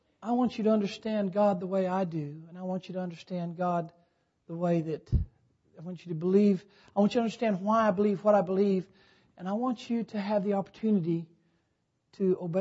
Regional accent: Cloudcroft, New Mexico, United States; When I was a young man, growing up in Cloudcroft, New Mexico, this is awful.

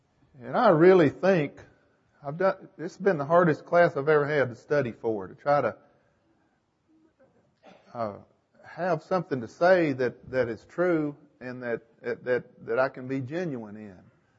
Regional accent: Tennessee, United States; I grew up on the Cumberland Plateau there in Tennessee between Knoxville and Nashville. And it's kind of a mountainous area.

